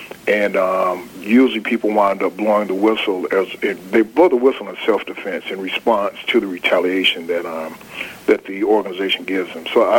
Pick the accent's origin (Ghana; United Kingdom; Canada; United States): United States; Arkansas; I'm from Arkansas, River Delta. The soil is rich, but the people are poor. And my hometown was ranked the worst place to live in America 2 years in a row.